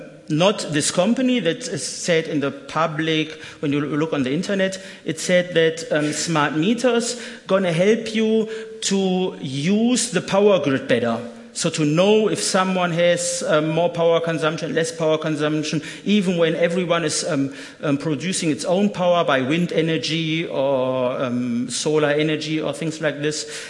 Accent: Bochum, North Rhine-Westphalia, Germany; So I'm not from Berlin, I'm from Bochum, but it's quite interesting.

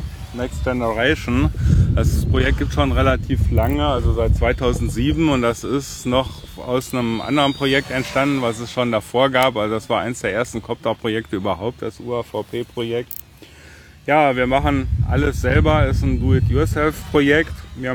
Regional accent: Karlsruhe, Baden-Württemberg, Germany; Ich bin aus Karlsruhe.

